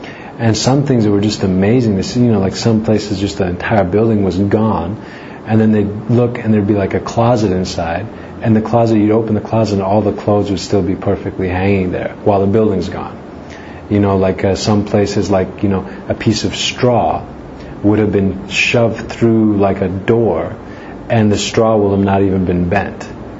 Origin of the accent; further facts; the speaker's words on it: Midwest, United States; The tornado in the Midwest where I grew up in the States, they have tornadoes all the time in the summertime